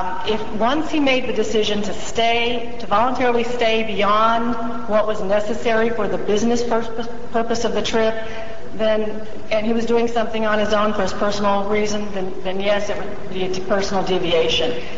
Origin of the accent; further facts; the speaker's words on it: Dallas, Texas, United States; Well, when somebody asks me where I'm from, I say I'm from Dallas. I don't say I'm from the Dallas-Fort Worth metropolitan area. And personally, I've lived there 22 years, and I've only been to Fort Worth three times in my life.